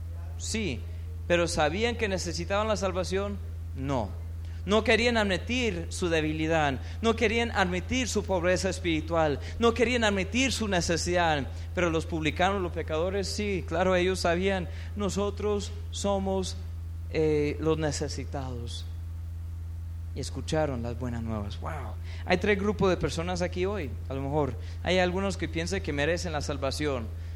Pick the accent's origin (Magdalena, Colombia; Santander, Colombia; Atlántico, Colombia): Santander, Colombia; aquí en Bucaramanga no nos gusta el béisbol, sino el fútbol.